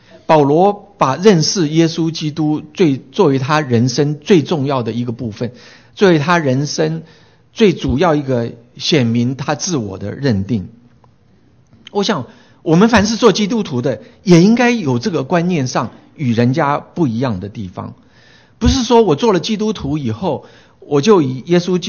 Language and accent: Chinese; Taiwan; 我也关心我成长的台湾，